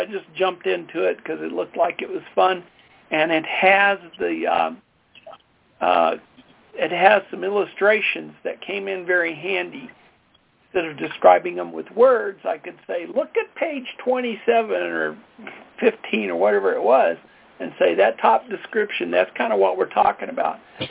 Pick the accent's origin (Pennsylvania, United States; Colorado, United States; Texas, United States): Colorado, United States; from Colorado.